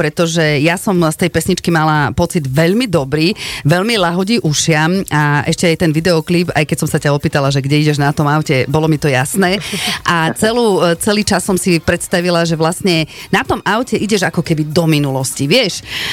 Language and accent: Slovak; Prešov Region, Slovakia; lebo u nás na východe tu humenné snina, tak tu ešte naozaj tie dievčatá vyťahnú ešte aj do potoka dajú